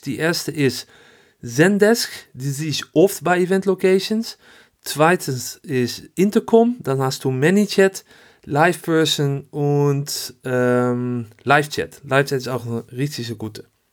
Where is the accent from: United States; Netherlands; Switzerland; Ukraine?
Netherlands; German is a second language; now in Düsseldorf, Germany; liebe Grüße aus Düsseldorf und natürlich, naja, ich bin ein Holländer.